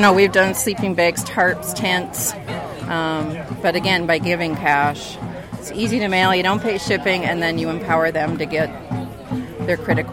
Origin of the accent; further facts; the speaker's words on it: Fargo, North Dakota, United States; I am from Fargo, North Dakota.